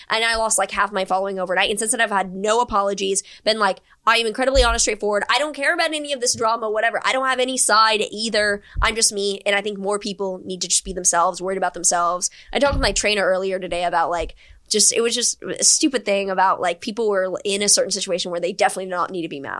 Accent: Houston, Texas, United States; I'm like, I grew up in Houston. It's not middle of nowhere, Texas.

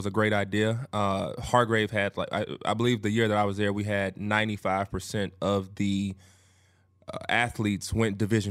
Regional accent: Dickinson, Texas, United States; So I'm originally from Dickinson. That's where my whole family is. Mm-hmm. Dickinson, Texas. I went to school in Friendswood.

